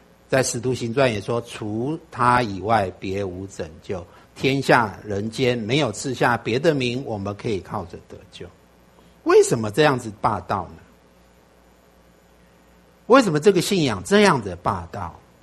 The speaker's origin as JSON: {"language": "Chinese", "country": "China", "said": "我们中国人有一个宽广的心"}